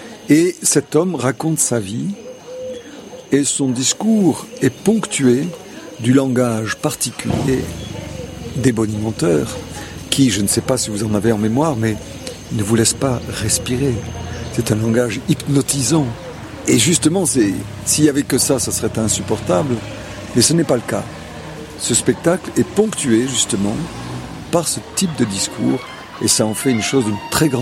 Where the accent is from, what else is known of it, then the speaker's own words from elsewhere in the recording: Provence-Alpes-Côte d'Azur, France; je suis provençal.